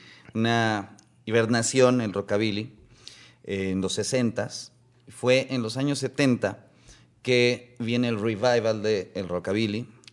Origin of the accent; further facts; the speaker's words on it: Mexico City, Mexico; accent: Chilango; hey, somos chilangos, entonces mexicanos